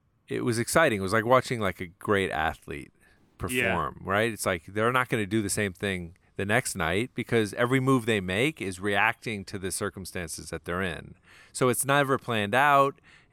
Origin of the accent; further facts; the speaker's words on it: New Jersey, United States; And that was the 70s and 80s in which I was growing up in New Jersey, right?